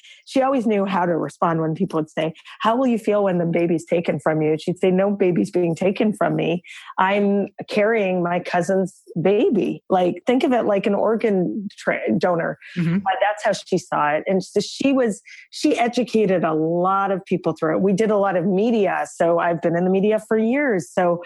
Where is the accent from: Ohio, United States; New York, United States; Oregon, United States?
New York, United States; I'm a New Yorker, so I don't have a car.